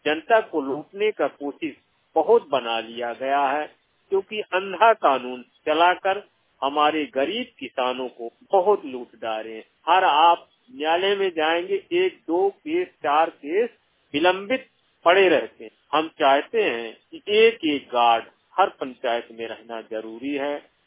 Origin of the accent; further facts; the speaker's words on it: Bharola, Madhya Pradesh, India; ग्राम कोयलारी post भरोला तहसील बांधोगढ़ जिला उमरिया का निवासी हैं।